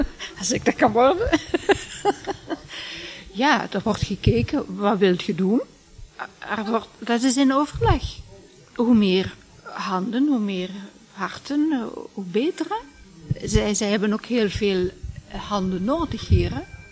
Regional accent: Overpelt, Limburg, Belgium; Ik ben ongeveer 10 jaar geleden terug naar Ree gekomen. Ik ben van Overpelt afkomstig.

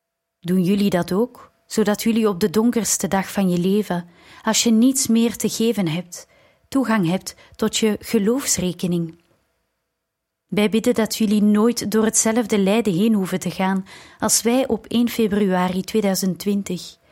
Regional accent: Lebanon; Wij hopen de Ik Vergeef Dag ook in te voeren in ons thuisland, Libanon en in het Midden-Oosten

